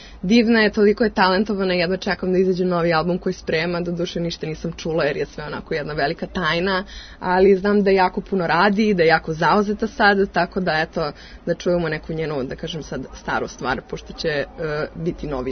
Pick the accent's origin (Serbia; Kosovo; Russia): Serbia; Belgrade; moved away as an adult; now in Berlin, Germany; Dolazim iz Beograda, inače živim u Berlinu već 3 godine.